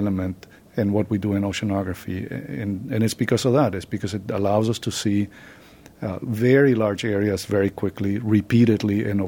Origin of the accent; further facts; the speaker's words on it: Venezuela; moved away as an adult; now in United States; I was born in the U.S., but I grew up in Venezuela. My parents are Venezuelan. Then I came to the U.S. to go to college.